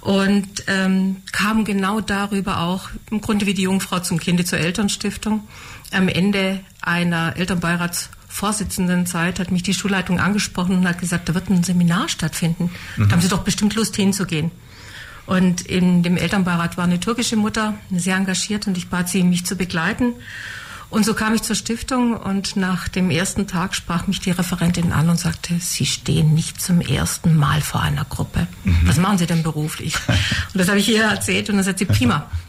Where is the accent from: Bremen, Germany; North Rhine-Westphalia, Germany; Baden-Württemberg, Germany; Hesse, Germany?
Baden-Württemberg, Germany; Ravensburg-Weingarten; Ich komme aus Ravensburg-Weingarten